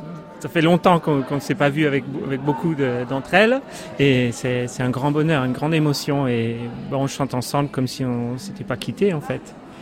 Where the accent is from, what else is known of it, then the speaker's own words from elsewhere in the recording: Rome, Lazio, Italy; born there; French is a second language; Et puis, nous sommes là aussi … Nous sommes nés à Rome. Plutôt, nous venons de l'école de Testaccio au départ.